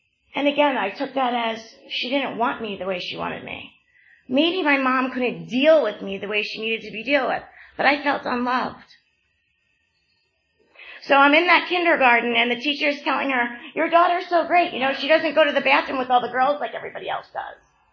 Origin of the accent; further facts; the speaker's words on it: Atlantic Highlands, New Jersey, United States; Hey, so I am from Atlantic Highlands.